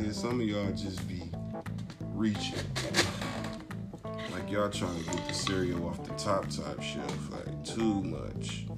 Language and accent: English; Georgia, United States; Yeah, I'm from Georgia, man. Born and raised. Shout out to 229, you know what I'm saying? That's our area code. South Georgia.